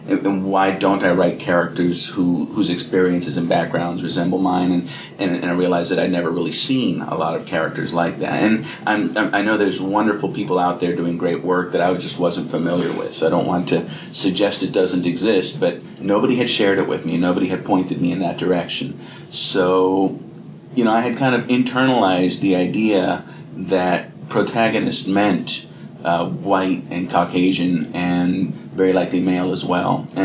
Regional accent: Miami, Florida, United States; first language Spanish; English is a second language; Well, I'm Cuban-American. I was born in Florida, grew up in Miami, in and out of the Little Havana area. So my first language was Spanish, started kindergarten not speaking a word of English

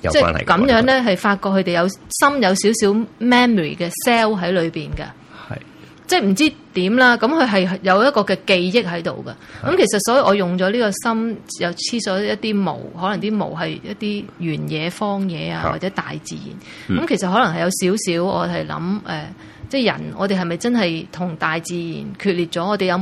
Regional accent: Guangdong, China; 因为我哋个 culture 都差唔多，我哋广东人

